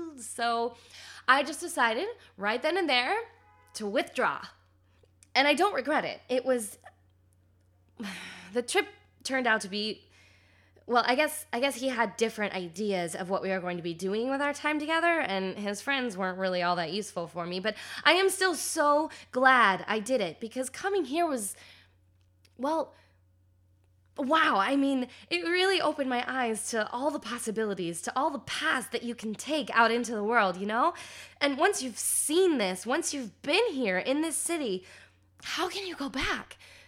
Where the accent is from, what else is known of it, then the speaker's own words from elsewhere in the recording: Ohio, United States; I'm from Ohio, and in some ways, the Ohio girl just still hasn't left me.